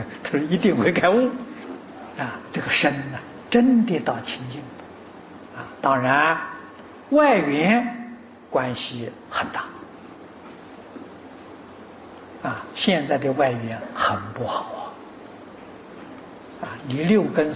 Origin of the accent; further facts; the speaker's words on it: Anhui, China; 我记得我小时候，啊，我是安徽人，我们安徽省这一个省，听说只有一部半大藏经，